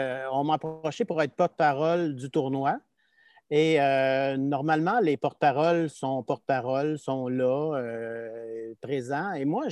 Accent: Saint-Jérôme, Quebec, Canada; born there; Moi, je suis né à Saint-Jérôme, une petite ville où il y avait deux sports.

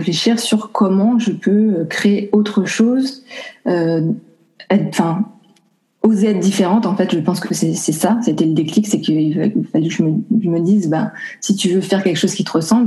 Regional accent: France; Alors moi, je suis née, j'ai grandi en France, mais mon père est guadeloupéen.

